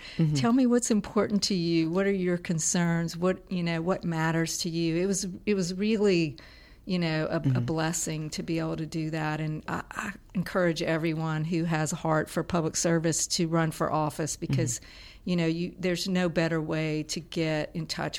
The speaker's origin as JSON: {"language": "English", "town": "Lafayette", "region": "Louisiana", "country": "United States", "tie": "born or raised there", "said": "And so after he got out of the Navy, we moved to Lafayette"}